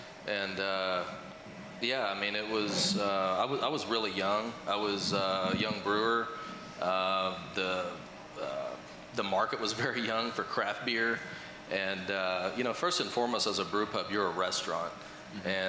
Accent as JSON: {"language": "English", "region": "Texas", "country": "United States", "said": "I'd go hang out with them, and I was the guy from Texas. And now it's like, us from Texas"}